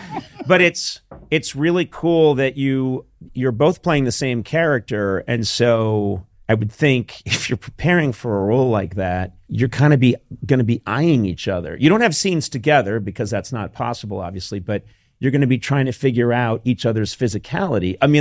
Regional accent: Massachusetts, United States; we came over from Ireland, both sides of the family, moved to this tiny little town in central Massachusetts

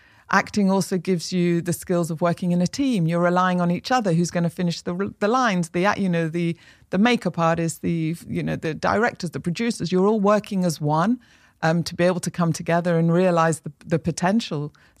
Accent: Manchester, North West England, United Kingdom; I didn't know anybody growing up in Manchester that worked in the creative industries.

